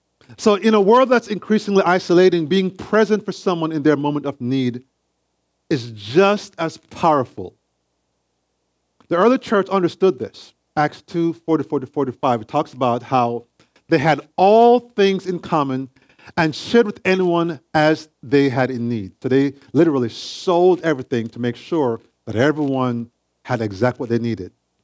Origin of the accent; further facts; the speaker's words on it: Jamaica; how we used to handle some conflict growing up in Jamaica.